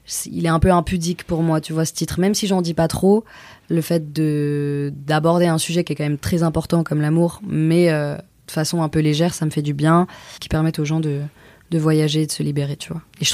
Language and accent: French; Gex, Auvergne-Rhône-Alpes, France; J'ai grandi à Gex, à la frontière de Genève.